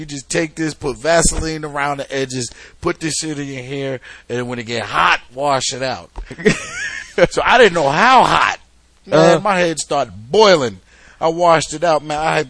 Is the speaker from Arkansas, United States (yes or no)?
no; Hillside, New Jersey, United States; Pretty much, man, I'm from Jersey, man, born and raised.